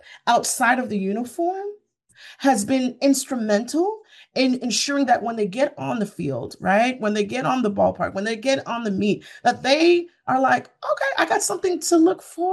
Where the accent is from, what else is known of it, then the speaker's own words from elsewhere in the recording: Florida, United States; I'm an island girl. I told you that earlier. And so I think about, growing up in South Florida